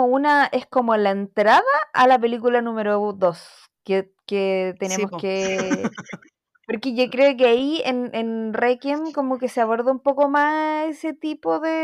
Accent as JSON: {"language": "Spanish", "country": "Chile", "said": "porque uno aquí en Chile cree que somos las jaguares de Latinoamérica"}